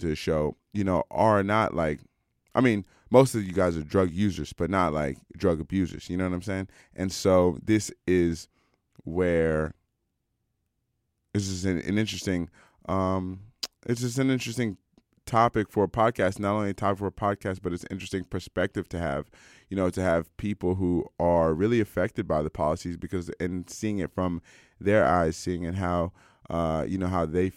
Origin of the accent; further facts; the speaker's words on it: Cincinnati, Ohio, United States; and I'm randomly here from Cincinnati, Ohio